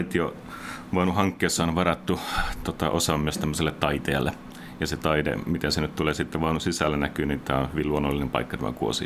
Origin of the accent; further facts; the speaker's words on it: Northern Finland, Finland; toimistomme on Turussa ja toiminut siellä yli 10 vuotta, niin silti kumpikin olemme junan tuomia tavallaan, että pohjoisesta olemme kotoisin kumpikin.